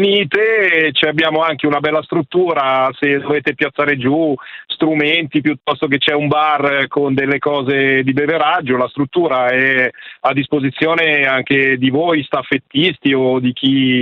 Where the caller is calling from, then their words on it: Lombardy, Italy; siamo Valle d'Intelvi.